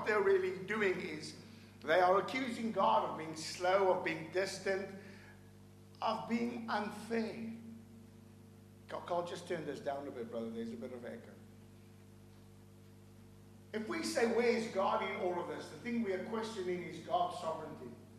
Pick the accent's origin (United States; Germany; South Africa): South Africa; I'm from South Africa originally, and I see the corruption in that nation.